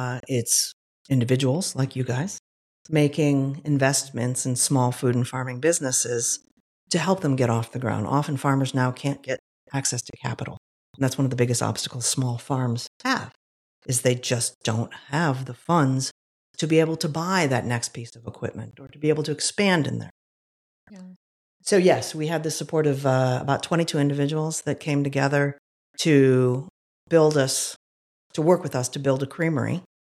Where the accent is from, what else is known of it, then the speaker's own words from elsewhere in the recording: Toledo, Ohio, United States; So I grew up in Toledo and been in Ohio my entire life. It's kind of funny. I just can't seem to escape these 88 counties.